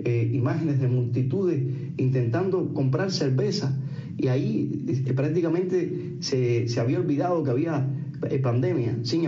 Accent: Cuba; especialmente los que somos cubanos, que no nos olvidamos de nuestras raíces, que seguimos allí espiritualmente

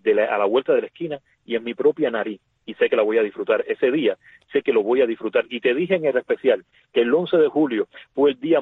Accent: Cuba; no existiría nada de eso dentro de mi Cuba, porque como cubanos somos emprendedores, somos luchadores, somos creativos

